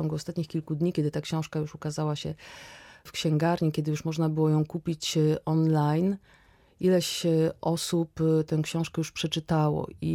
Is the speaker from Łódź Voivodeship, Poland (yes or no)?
yes; Piotrków Trybunalski, Łódź Voivodeship, Poland; Tym bardziej, że ja jestem z Piotrkowa. To jest historia, która dotyczyła moich rówieśników.